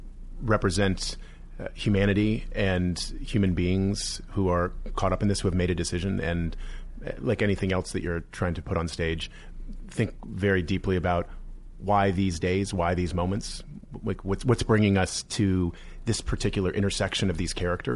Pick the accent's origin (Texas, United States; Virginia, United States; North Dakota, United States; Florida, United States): Virginia, United States; Alexandria; also born or lived in New Jersey; I'm from Alexandria, Virginia, yeah.